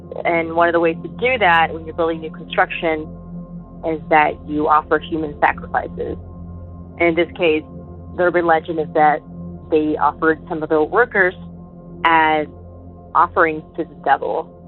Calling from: Texas, United States; I'm calling from Texas.

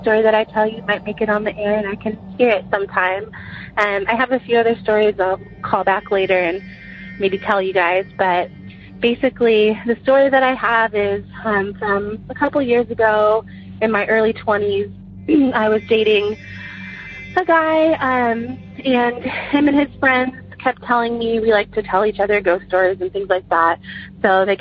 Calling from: Dallas, Texas, United States; I'm from Dallas, Texas

